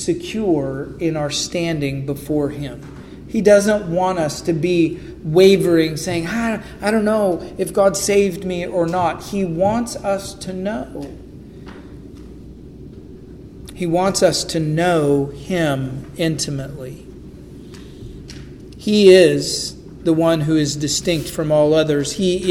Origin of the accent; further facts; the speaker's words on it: the West, United States; I come from the West, and we have earthquakes, and they're not like the little things that you guys have out here. I mean, we have real earthquakes out West.